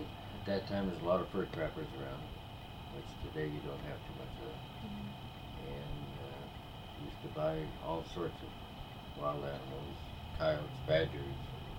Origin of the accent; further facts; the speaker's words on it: Salt Lake City, Utah, United States; born there; So that's why I was born in Salt Lake.